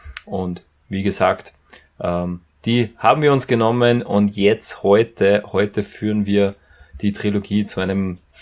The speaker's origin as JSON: {"language": "German", "country": "Austria", "said": "Bei uns in Österreich hat die Gastronomie wieder aufgesperrt"}